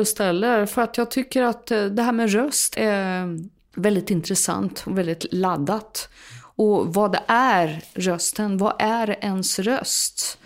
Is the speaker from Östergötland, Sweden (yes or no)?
yes; Östergötland, Sweden; accent: Östgötska light; folk skulle nog beskriva min dialekt liksom östgötska light. Så jag pratar inte riktigt grå östgötska, det har jag aldrig gjort. Och i och med att jag har en mamma som är från Jämtland, så det var ju pappa som pratade mer utpräglad östgötska.